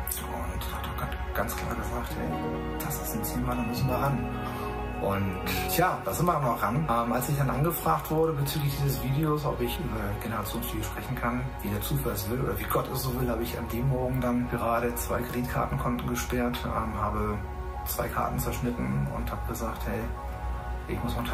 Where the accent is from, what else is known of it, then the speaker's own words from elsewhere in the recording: Stade, Lower Saxony, Germany; ich komme aus Stade